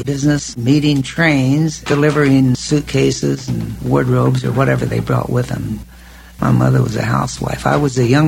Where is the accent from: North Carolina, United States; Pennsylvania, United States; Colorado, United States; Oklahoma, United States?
Oklahoma, United States; Oklahoma City; born there; I was born in Oklahoma City.